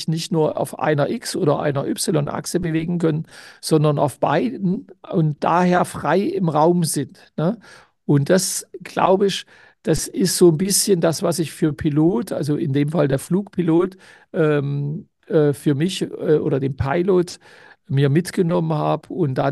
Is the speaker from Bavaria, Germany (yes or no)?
no; Halle, Saxony-Anhalt, Germany; born there; noch in Halle an der Saale, also so meine Geburtsstadt, 35 Kilometer von Leipzig